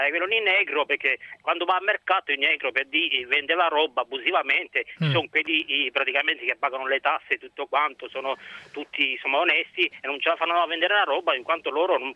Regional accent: Serbia; Italian is a second language; now in Italy; Io sono serbo, vivo in Italia da 15 anni

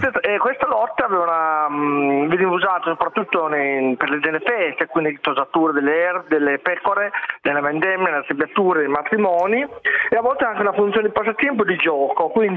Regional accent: Reggio Emilia, Emilia-Romagna, Italy; sono sardo, sono reggianissimo.

